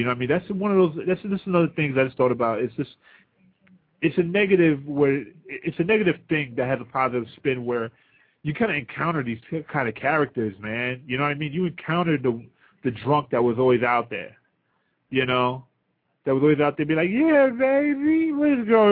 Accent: Coney Island, New York, United States; I forget about it, man. I grew up in Coney Island.

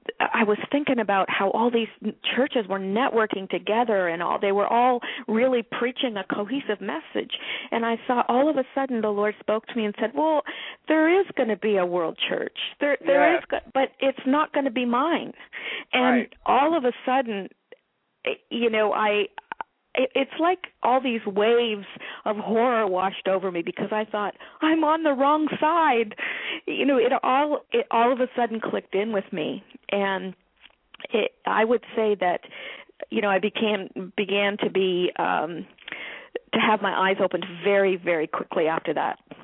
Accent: Canada; moved away as an adult; now in United States

